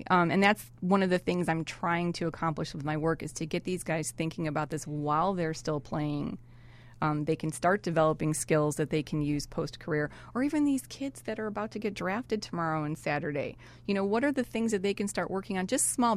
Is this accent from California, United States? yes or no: no; Chicago, Illinois, United States; now in Buffalo, United States; I'm from Chicago originally.